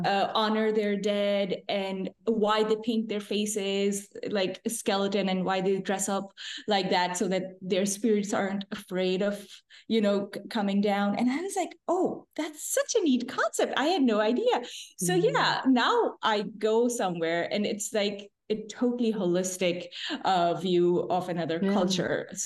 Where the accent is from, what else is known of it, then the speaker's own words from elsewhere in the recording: Pakistan; moved away as an adult; also born or lived in California / Ann Arbor / New York City; now in United States; As a very little child, I lived in California. I was born in California as well. But most of my schooling took place in Pakistan because my parents are from there and they moved back.